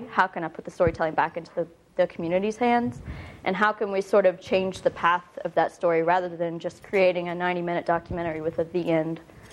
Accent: West Virginia, United States; I'm originally from West Virginia.

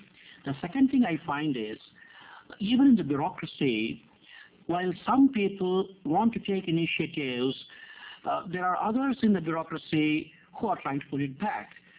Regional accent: India; I'm from India.

